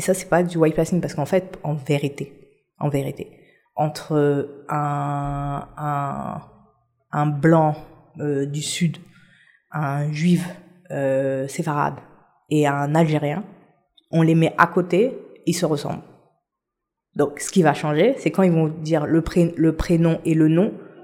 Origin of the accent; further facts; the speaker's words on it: Haiti; moi, par exemple, je suis haïtienne